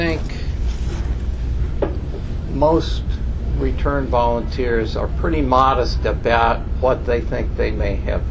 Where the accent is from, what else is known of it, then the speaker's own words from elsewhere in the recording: United States; To live modestly, to be aware of my role as an American